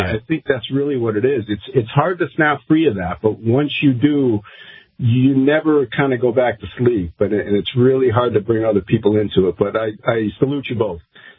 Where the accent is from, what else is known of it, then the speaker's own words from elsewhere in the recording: Acton, Massachusetts, United States; I grew up in Acton, lived in Townsend.